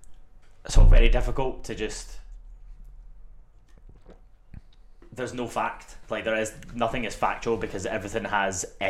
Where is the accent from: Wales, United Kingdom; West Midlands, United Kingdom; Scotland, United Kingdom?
Scotland, United Kingdom; accent: Scottish; because of my Scottish accent and because when I'm passionate about something I get louder, people think that I'm really angry about these things